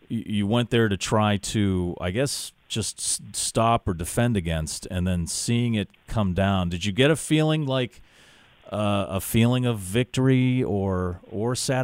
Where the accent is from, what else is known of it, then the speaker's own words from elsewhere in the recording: Worcester, Massachusetts, United States; former resident of Worcester, Massachusetts, my hometown.